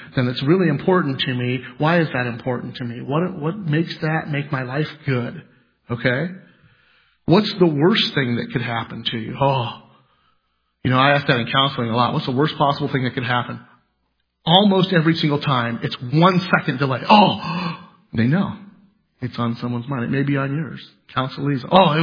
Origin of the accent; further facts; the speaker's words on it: Iowa, United States; I said, "Well, I'm actually from Iowa, but I really meant it."